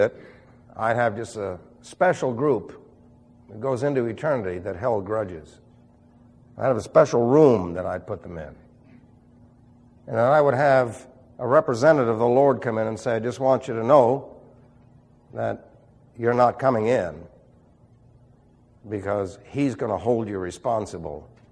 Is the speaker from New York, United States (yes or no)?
yes; New York, United States; But then you see, I'm from New York, and our New York attitude has always tried to demean the individual to the lowest degree without demeaning yourself.